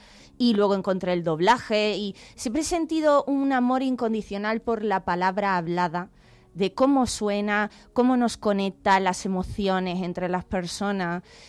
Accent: Málaga, Andalusia, Spain; soy una malagueña muy agradecida con Sevilla.

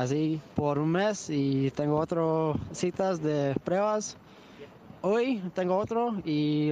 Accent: Australia; Spanish is a second language; moved away; also born or lived in United States / Costa Rica; No, yo soy de Australia.

